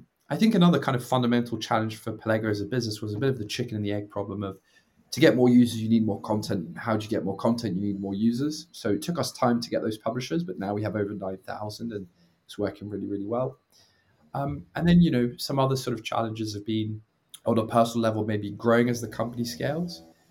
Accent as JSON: {"language": "English", "country": "Belgium", "also_born_or_lived": "Italy / United Kingdom", "said": "So I'm from Belgium originally. Moved around quite a lot when I was a kid. Did my undergrad in Italy and then I did my postgrad in the UK."}